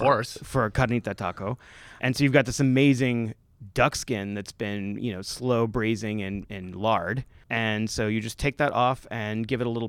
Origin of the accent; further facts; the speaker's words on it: Texas, United States; So, you know, I grew up in Texas, and my grandmother and my mother made flour tortillas.